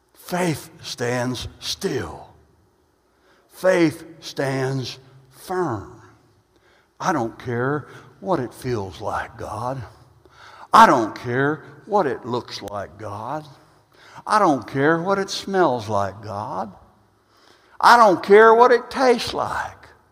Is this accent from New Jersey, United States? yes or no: no; Galveston, Texas, United States; born there; now in Joplin, United States; Of course, I was born in Galveston, and that's just in my blood, man. I don't know how I ended up in Joplin, Missouri